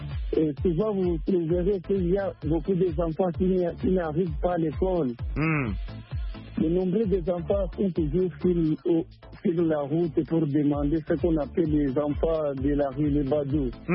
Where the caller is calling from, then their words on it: Bujumbura, Bujumbura Mairie, Burundi; On est bien rangé, tout va bien ici chez nous au Burundi.